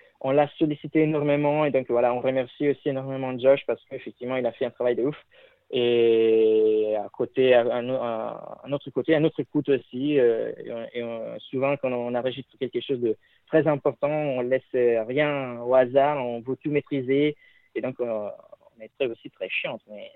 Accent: Italy; Il y a quelqu'un qui vient de l'Italie, moi.

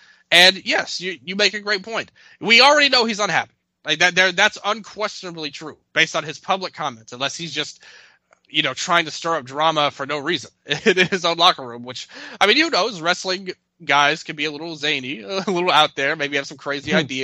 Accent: Memphis, Tennessee, United States; in Memphis, you know, the Memphis territory of wrestling, my hometown, where I reside

